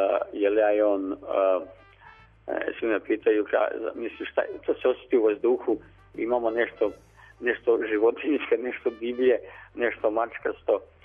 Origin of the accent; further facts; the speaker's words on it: Sombor, Vojvodina, Serbia; radim film u mom rodnom gradu i zadnji put kad sam ga video, I sada ogromna promjena. Sombor izgleda lepše nego ikada.